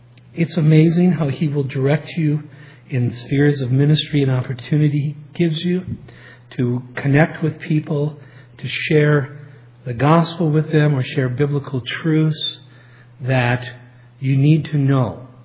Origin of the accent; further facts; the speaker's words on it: Aurora, Minnesota, United States; He grew up in Hoyt Lakes. I grew up in Aurora.